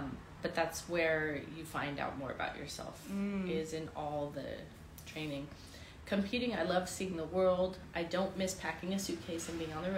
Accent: Santa Monica, California, United States; growing up in Santa Monica inspired me.

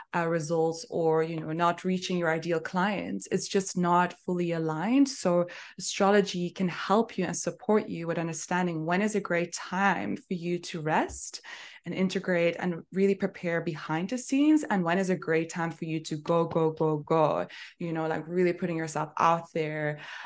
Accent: Belgium; now in Cape Town, South Africa; I'm originally from Belgium, but I'm living in Cape Town in South Africa.

